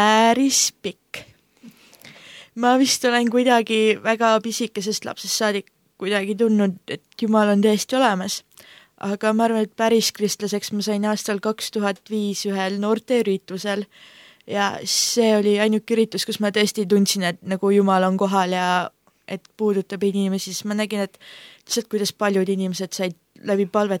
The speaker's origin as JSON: {"language": "Estonian", "town": "Pärnu", "region": "Pärnu County", "country": "Estonia", "said": "Hetkel Tallinnas küll mitte, aga pärit olen ma Pärnust, elukeskusest."}